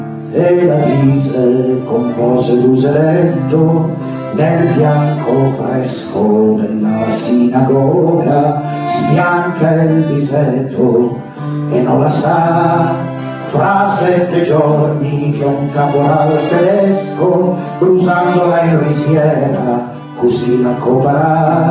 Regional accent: Lecce, Apulia, Italy; now in Milan, Italy; il mio triestino, essendo un leccese che vive a Milano, non è proprio filologico

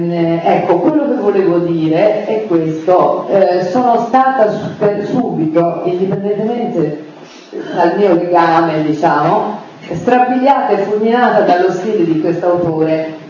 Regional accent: Rome, Lazio, Italy; now in Florence, Italy; i miei primi 32 anni di vita, cioè due che stanno perdendo, non c'ero, io ho vissuto a Roma, e dove mi sono formata e ho fatto tutto

